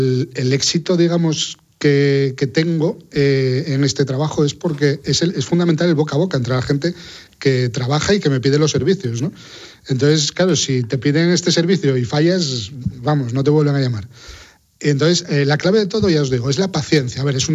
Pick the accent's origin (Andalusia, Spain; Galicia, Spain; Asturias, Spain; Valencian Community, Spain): Asturias, Spain; yo creo que quedé muy traumatizado aquí de pequeño porque en Asturias el que vivió el tiempo hace 40 años sabía que los veranos eran de catiuscas y de chubasquero